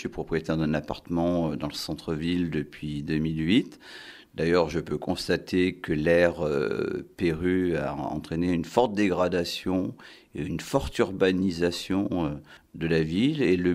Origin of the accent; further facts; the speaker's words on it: Auvergne-Rhône-Alpes, France; J'ai 53 ans, j'ai une grande fille de 25 ans. J'ai beaucoup bougé, mais même si je suis originaire de Rhône-Alpes.